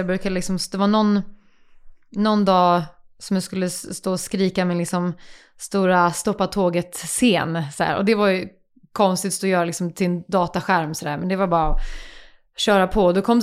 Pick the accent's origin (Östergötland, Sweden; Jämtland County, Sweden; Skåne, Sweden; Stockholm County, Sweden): Skåne, Sweden; Lund; jag växte upp i Lund första 6 åren.